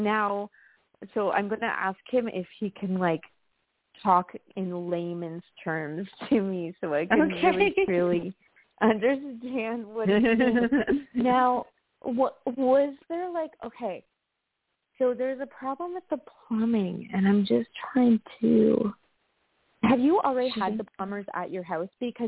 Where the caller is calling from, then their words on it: New York, United States; from New York.